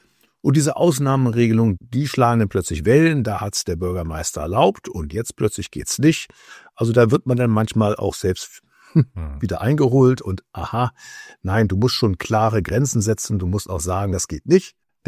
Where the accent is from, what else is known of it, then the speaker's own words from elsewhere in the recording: Hamburg, Germany; Also ich bin ja in Hamburg groß geworden als Sohn einer hanseatischen Kaufmannsfamilie.